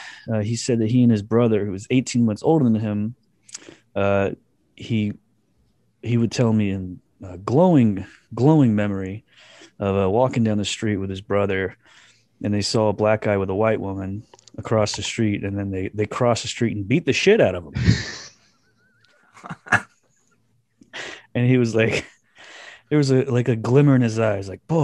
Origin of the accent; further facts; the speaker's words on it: Texas, United States; There's a special thing about being Texan. You don't fuck with family and livelihood regardless of race, ethnicity, or anything. A Texan is a Texan, and we have been violated. My 21 years being here, I am livid.